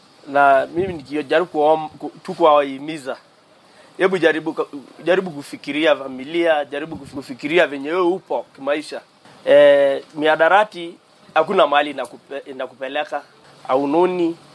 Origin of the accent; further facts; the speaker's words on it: Kisamis, Kajiado County, Kenya; Mimi nimetoka Kajiado, kijiji linaloitwa Kisamis, masiku iliyopita.